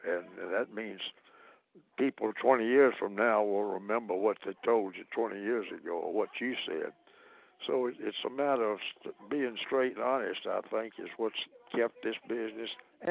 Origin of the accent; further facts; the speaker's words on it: Memphis, Tennessee, United States; moved away as an adult; I was born and raised in Memphis, which is big, big, big and overflowing. But I've been here, as I say, since 54.